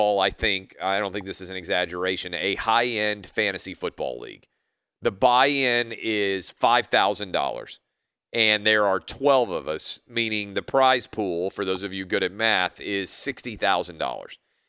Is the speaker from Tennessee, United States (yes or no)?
yes; Nashville, Tennessee, United States; Yeah, Nashville, where I did local sports talk radio for 4 or 5 years, and obviously my hometown.